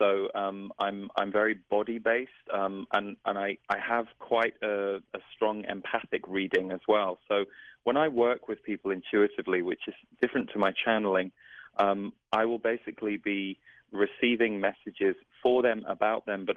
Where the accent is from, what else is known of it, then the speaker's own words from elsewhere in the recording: United Kingdom; I'm also British